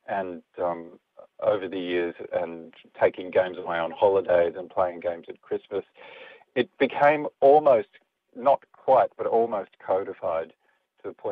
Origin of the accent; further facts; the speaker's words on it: Canberra, Australian Capital Territory, Australia; I grew up in Canberra